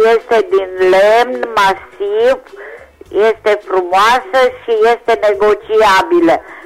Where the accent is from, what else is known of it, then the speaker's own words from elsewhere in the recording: Reșița, Caraș-Severin, Romania; din Reșița